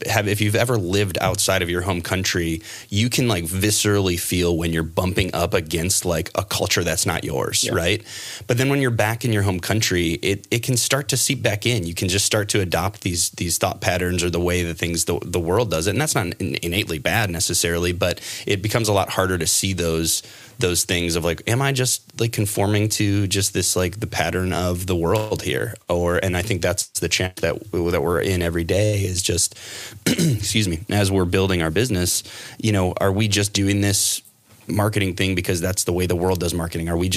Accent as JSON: {"language": "English", "region": "Ohio", "country": "United States", "moved": "yes", "said": "And we're from Northeast Ohio where it's just like gray and wet and cold. And we're like, all right, Arizona or Florida."}